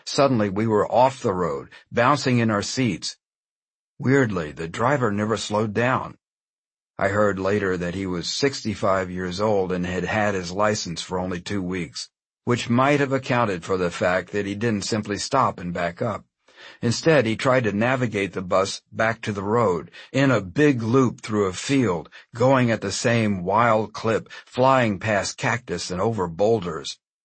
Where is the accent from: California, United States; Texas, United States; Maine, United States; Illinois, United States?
Texas, United States; Growing up in Texas, I was always aware of our festive and treacherous neighbor next door.